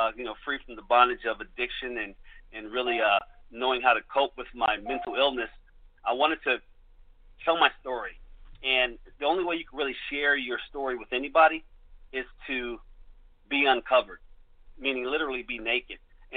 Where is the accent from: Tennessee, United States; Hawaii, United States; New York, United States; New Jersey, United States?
New Jersey, United States; Trenton; So I'm originally from Jersey, Trenton, New Jersey, actually. Good place to be from.